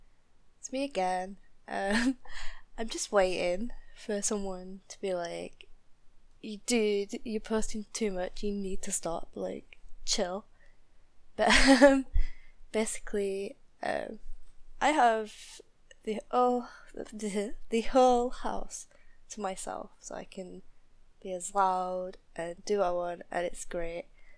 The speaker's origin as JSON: {"language": "English", "region": "Yorkshire and the Humber", "country": "United Kingdom", "said": "I'm from Ye Old Yorkshire in England. That's North England, if you're not sure."}